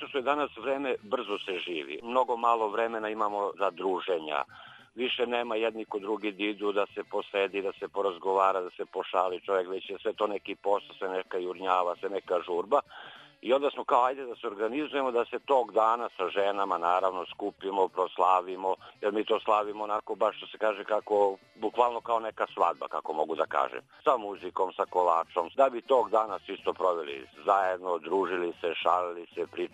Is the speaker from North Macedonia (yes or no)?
yes; Kumanovo, North Macedonia; now in Serbia; Na primjer, ja sam iz Kumanovo, Makedonije